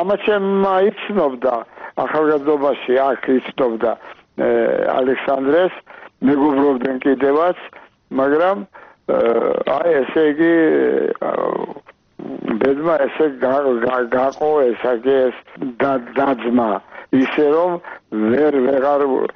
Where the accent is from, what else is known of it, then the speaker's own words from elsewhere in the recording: Tbilisi, Georgia; born there; საშა წავიდა საფრანგეთში იმ სახლიდან, დღევანდელ ტაბიზის ქუჩიდან, სადაც მე დავიბადე. იმ სახლში დავიბადე, საიდანაც საშა წავიდა საფრანგეთში სასწავლებლად. Ну, მანამდე აქ თბილისში სწავლობდა